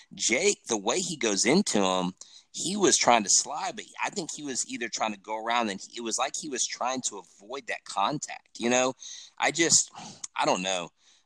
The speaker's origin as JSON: {"language": "English", "region": "Texas", "country": "United States", "tie": "born or raised there", "said": "I didn't actually grow up in Houston. I grew up around Houston, but I still call myself a Houstonian, right?"}